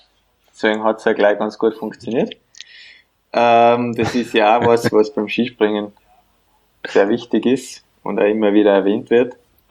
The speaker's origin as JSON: {"language": "German", "region": "Tyrol", "country": "Austria", "tie": "born or raised there", "also_born_or_lived": "Vienna", "said": "Ja, ich glaube, bis ich 3 oder 4 Jahre alt war, haben wir in Wien gelebt."}